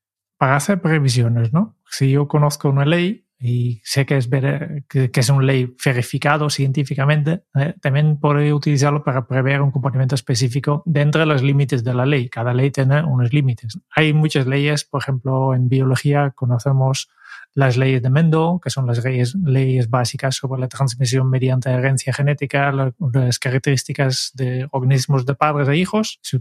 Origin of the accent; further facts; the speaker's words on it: Netherlands; Spanish is a second language; aprendiz en, como buen holandés, seguir las leyes estrictamente.